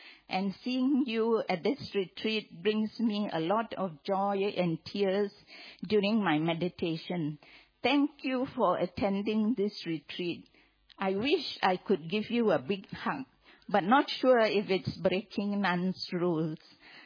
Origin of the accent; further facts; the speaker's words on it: Malaysia; moved away; Well, I came from Malaysia in 1989 on the 1st of January, and I've been here almost 30 years.